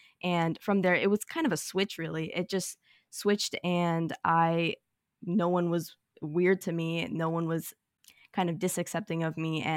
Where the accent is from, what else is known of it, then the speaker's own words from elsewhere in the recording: India; first language Malayalam; English is a second language; I was a very confident kid in my native language, which is Malayalam, a South Indian language. But once I kind of transitioned to English, I just kind of lost all aspects of my personality